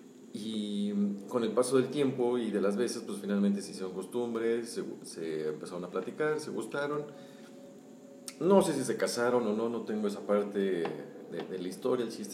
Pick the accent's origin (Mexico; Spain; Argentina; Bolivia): Mexico; Irapuato, Guanajuato; Yo soy oriundo de Irapuato